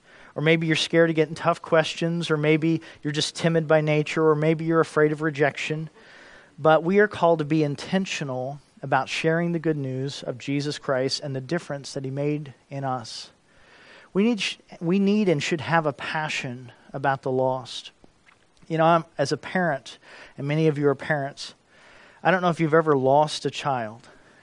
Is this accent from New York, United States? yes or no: no; Kentucky, United States; born there; I have some family in Kentucky. I was born in Kentucky.